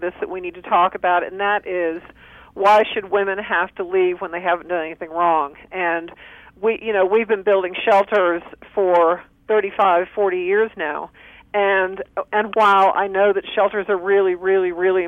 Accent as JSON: {"language": "English", "region": "the South", "country": "United States", "said": "And, I'm from the South where, where beating women is still in many communities just the way it goes."}